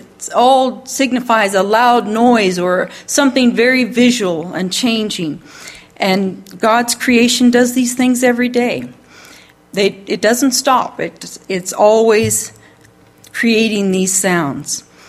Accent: Kansas, United States; And I'm from Kansas, so I've seen a lot of fields

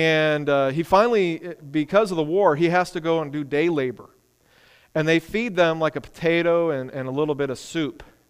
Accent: United States; great, I'm an American. You know, 5.8 gallons.

